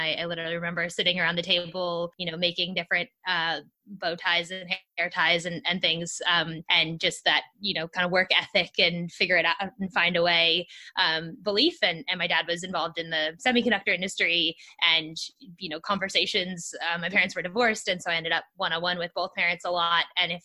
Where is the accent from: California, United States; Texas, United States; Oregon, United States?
California, United States; And so I grew up in Silicon Valley and that culture of asking for and help and having access to people who've gone in before you and done it before is something I grew up with.